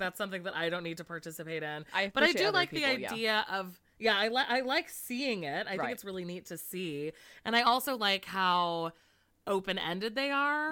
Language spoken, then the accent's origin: English; California, United States; yes, because to me as a Californian, mm-hmm. regular is unsweetened.